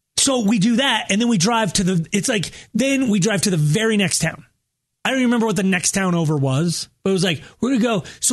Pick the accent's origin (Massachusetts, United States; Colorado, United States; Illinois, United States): Colorado, United States; Longmont; But what we did, growing up in Longmont, Colorado, we're only third on the food chain for water. Maybe not even that.